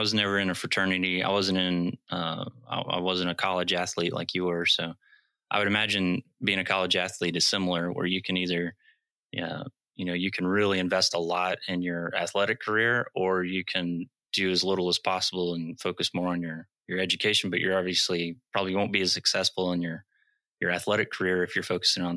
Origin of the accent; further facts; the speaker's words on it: Arkansas, United States; I grew up in Arkansas, and we're kind of the home of the C-130. And the farm I live on is right underneath a low-level route of these of the Hercs. And so I grew up on this farm.